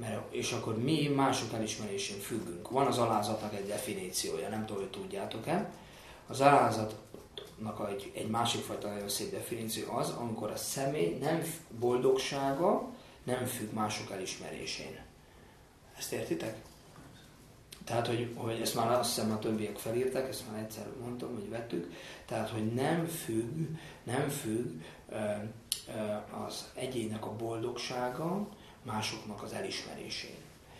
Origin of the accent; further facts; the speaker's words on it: India; mert én mégiscsak indiai vagyok